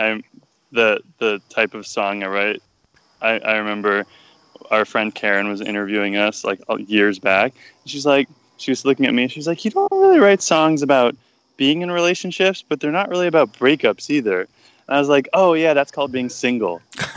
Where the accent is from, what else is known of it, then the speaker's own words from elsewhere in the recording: Massachusetts, United States; Yeah, so I grew up right outside Boston.